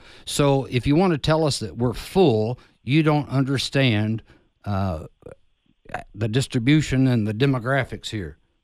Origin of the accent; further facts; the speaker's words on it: Texas, United States; a Texan. Everything's bigger in Texas.